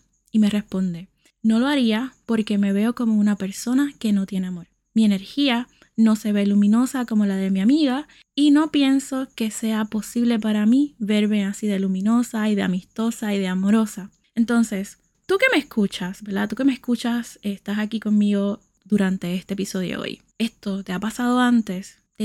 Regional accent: Puerto Rico; puertorriqueña y tu sanadora holística favorita

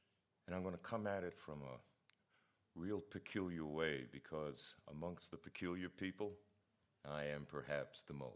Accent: New York City, New York, United States; I grew up in New York City in the 50s.

